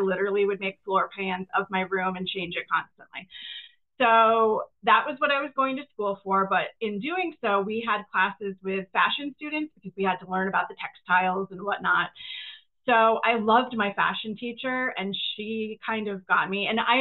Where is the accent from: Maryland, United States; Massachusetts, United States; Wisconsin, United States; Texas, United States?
Massachusetts, United States; Holland; I'm from Massachusetts originally, from a really small town called Holland, Mass, that nobody usually has ever heard of. It's central Massachusetts.